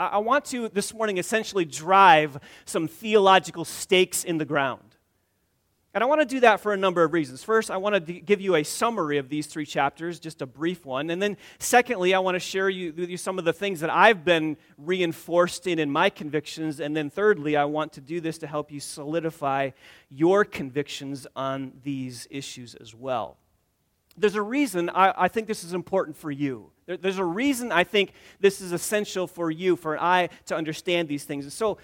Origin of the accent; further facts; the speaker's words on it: Michigan, United States; because I was raised in West Michigan. I was raised in a Reformed church in West Michigan